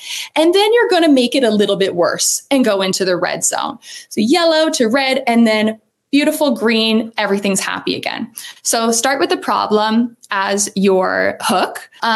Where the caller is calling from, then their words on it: Halifax, Nova Scotia, Canada; Normally, I am calling in from Halifax, but today I am in Brantford, Ontario.